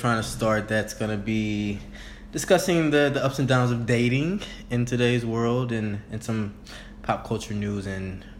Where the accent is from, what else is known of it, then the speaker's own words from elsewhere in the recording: Louisiana, United States; I'm from Louisiana. So, I'm a small-town guy. But just a little background about us. We met in college down in New Orleans.